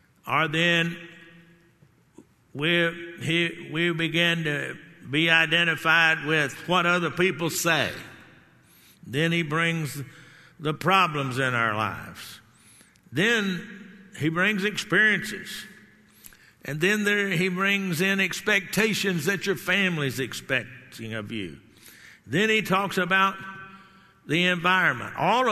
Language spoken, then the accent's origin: English; Garland, Texas, United States; You know, I can go back to my hometown, Garland, Texas.